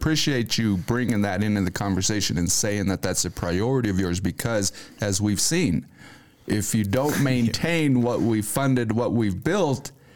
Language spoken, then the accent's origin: English; Alamosa, Colorado, United States; the town of Alamosa, my hometown, has one of the best recreation, trail systems, park systems for any town its size in Colorado